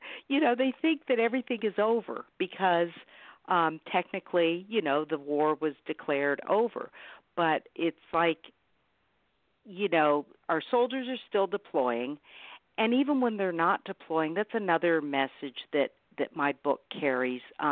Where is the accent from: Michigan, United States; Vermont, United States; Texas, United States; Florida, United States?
Vermont, United States; My husband and I, both of us come from civilian families. We're from Vermont.